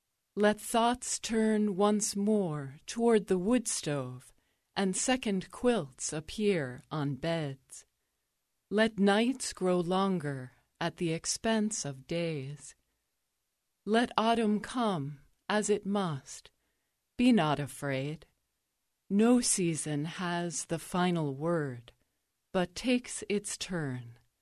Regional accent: Conover, Ohio, United States; from Conover, Ohio

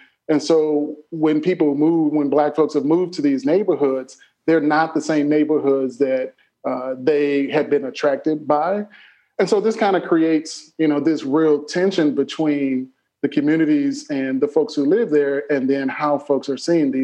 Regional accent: Chicago, Illinois, United States; I'm from Chicago

